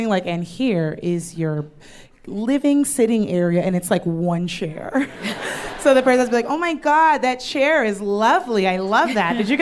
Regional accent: California, United States; I grew up in Southern California.

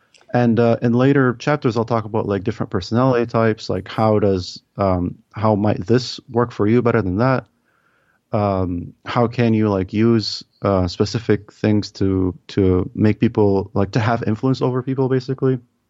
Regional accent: Egypt; You know, I was born and raised in Egypt.

